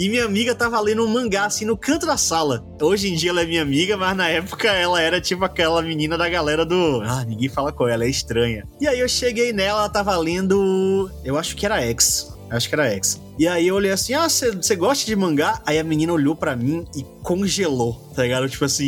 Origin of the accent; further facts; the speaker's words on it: Salvador, Bahia, Brazil; Eu sou de Salvador